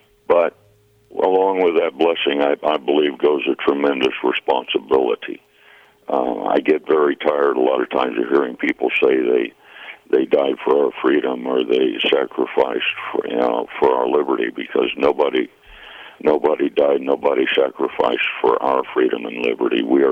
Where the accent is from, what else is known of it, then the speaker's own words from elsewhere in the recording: Denver, Colorado, United States; I was raised in Denver for a large amount of my life. I attended the University of Denver.